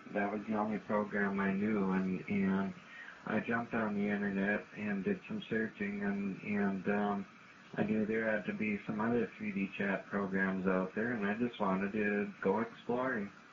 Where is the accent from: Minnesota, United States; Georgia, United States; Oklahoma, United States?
Minnesota, United States; Minneapolis; I'm from Minneapolis, Minnesota.